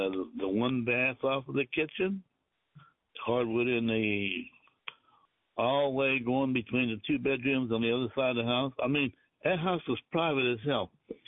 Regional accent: Pittsburgh, Pennsylvania, United States; moved away as an adult; also born or lived in Trenton / Denver; now in Richmond, United States; Well, I grew up in Pittsburgh. I left there in 79, went to Trenton in 79, came to Richmond in 89, went to Denver in 94, came back to Richmond in 97, and I bought this house in 97.

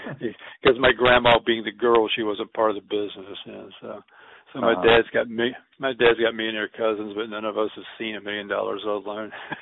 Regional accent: Mechanicsville, Virginia, United States; I grew up in Mechanicsville, so I know. Yeah, it's different out here.

